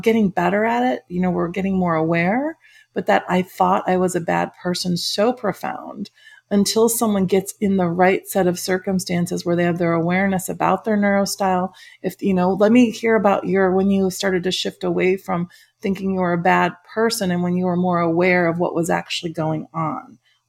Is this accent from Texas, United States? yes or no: no; Schaumburg, Illinois, United States; By the way, I'm from the Midwest. I'm from Schaumburg, Illinois. So I'm a Midwestern too.